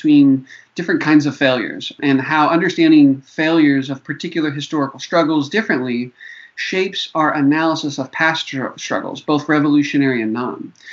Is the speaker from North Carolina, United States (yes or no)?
yes; Charlotte, North Carolina, United States; all the way to my hometown, Charlotte, North Carolina.